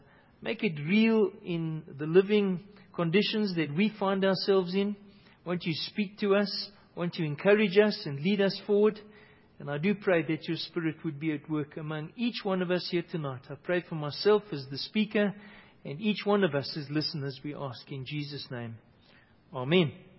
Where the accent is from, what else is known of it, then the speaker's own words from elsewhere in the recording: South Africa; Now, that has perhaps brought new meaning to me as a South African